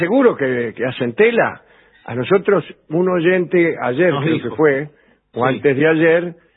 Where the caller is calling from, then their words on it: Sarandí, Buenos Aires Province, Argentina; de Sarandí.